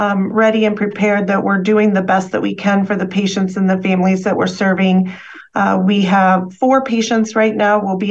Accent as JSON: {"language": "English", "region": "Midwest", "country": "United States", "said": "Primarily, I'm from the Midwest."}